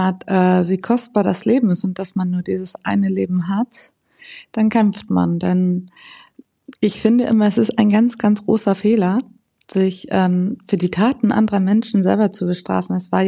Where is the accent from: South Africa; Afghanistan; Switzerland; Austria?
Afghanistan; now in Germany; besonders aber auch für mein Heimatland Afghanistan und auch hier in Deutschland.